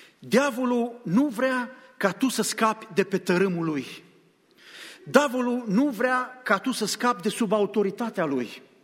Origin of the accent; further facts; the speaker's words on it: Bucharest, Romania; Mi-aduc aminte că lângă biserica unde mergeam când eram copil, în București, în Ferentari